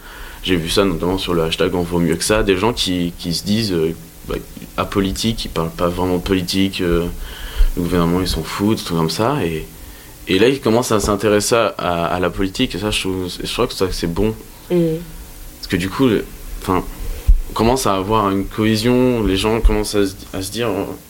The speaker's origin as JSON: {"language": "French", "town": "Le Mans", "region": "Pays de la Loire", "country": "France", "said": "parce que je viens pas de Dijon, je viens du Mans à la base"}